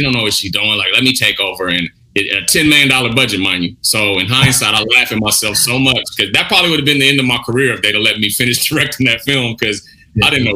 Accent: Pasadena, California, United States; one of these cats from my hometown, Pasadena, Altadena, California

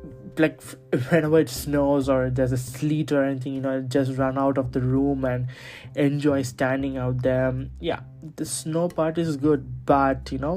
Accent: India; now in Norway; I'm like literally turning into Norwegian, even though I'm an Indian. I'm so sorry, but because I live in Norway, I'm turning into like a Norwegian.

